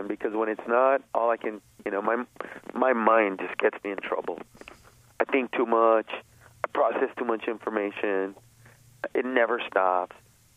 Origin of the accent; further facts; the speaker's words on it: Los Angeles, California, United States; I know I grew up in Los Angeles, East LA specifically